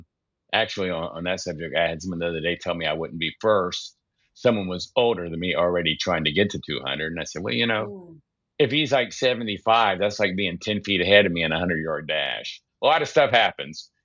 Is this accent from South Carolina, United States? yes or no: yes; South Carolina, United States; Well, I grew up in South Carolina, and that's right in the middle of Tobacco Belt.